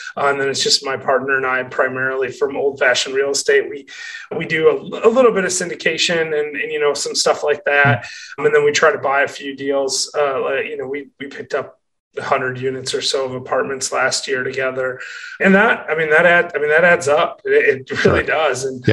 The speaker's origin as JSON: {"language": "English", "region": "Michigan", "country": "United States", "said": "And again, it comes to, I'm from Michigan, so I know the market better."}